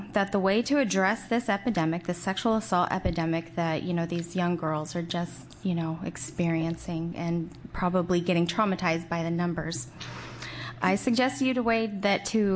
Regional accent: Gladstone, Oregon, United States; I'm from Gladstone, Oregon.

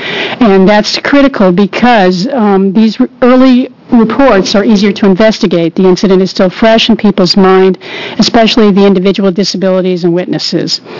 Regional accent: Portland, Oregon, United States; And committee … from Portland, Oregon.

